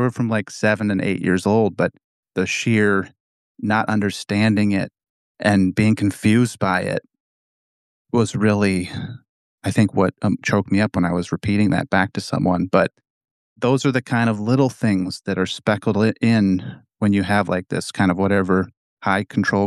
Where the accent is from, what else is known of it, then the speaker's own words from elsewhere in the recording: Minnesota, United States; I grew up in the River Road Fellowship cult in Minnesota, spanning from the years of 96 to 2015-ish.